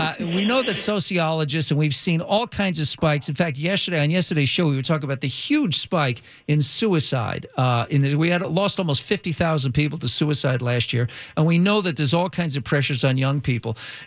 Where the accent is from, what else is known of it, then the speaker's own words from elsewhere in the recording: East Coast, United States; because I live out here and I grew up on the East Coast